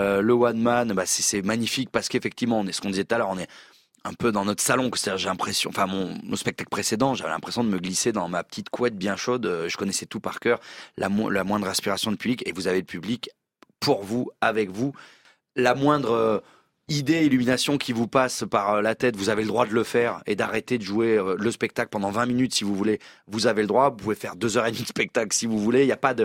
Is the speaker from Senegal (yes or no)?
no; Southern France, France; accent: southern French; j'ai un léger accent du sud qui persiste